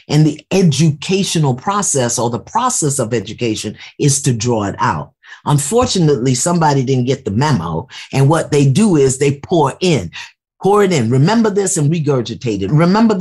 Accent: Brooklyn, New York, United States; maybe because I'm from Brooklyn and we're kind of rowdy

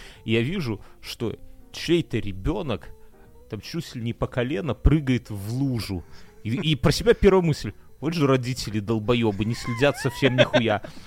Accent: Belarus; moved away; Почему я тоскую, уехав из Беларуси?

